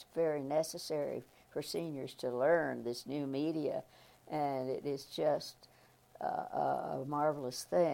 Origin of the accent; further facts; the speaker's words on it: Oklahoma City, Oklahoma, United States; born there; I was born 86 years ago in Oklahoma City, Oklahoma. It's right in the area that we call Tornado Alley.